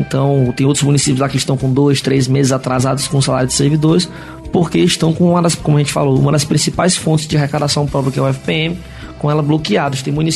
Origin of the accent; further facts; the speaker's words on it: Alto Alegre, Brazil; no município de Alto Alegre, onde eu fui criado